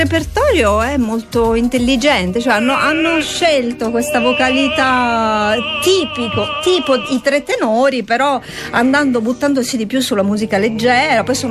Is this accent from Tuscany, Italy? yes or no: yes; Tuscany, Italy; Te l'ho detto che sono toscana, sì.